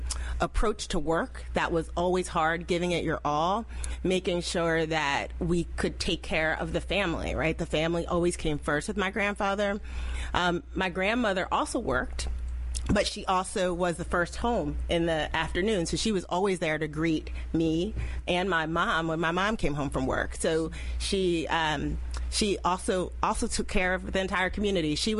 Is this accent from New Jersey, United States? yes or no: yes; New Jersey, United States; I'm from New Jersey.